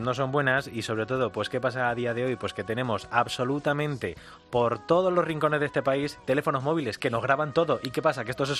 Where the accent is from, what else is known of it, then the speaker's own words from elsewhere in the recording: Valencia, Valencian Community, Spain; moved away; Pues sí, yo salí de Valencia y fíjate a dónde estoy.